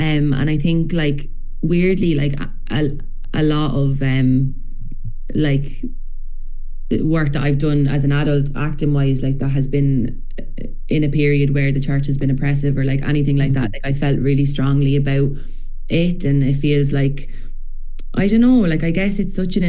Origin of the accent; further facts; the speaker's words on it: Ireland; it's like in our DNA as Irish people and as storytellers.